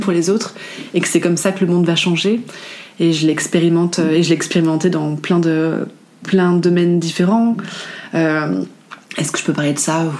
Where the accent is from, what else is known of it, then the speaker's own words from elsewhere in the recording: Toulon, Provence-Alpes-Côte d'Azur, France; now in Paris, France; je découvre ça parce que je viens de Toulon donc c'est vraiment très nouveau